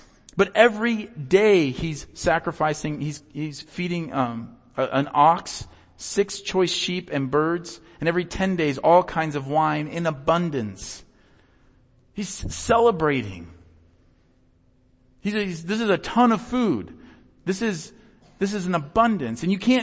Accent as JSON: {"language": "English", "region": "Iowa", "country": "United States", "tie": "born or raised there", "said": "the way I used to describe it about like with my family and my friends growing up in Iowa was, you know, Midwesterners will do anything for you."}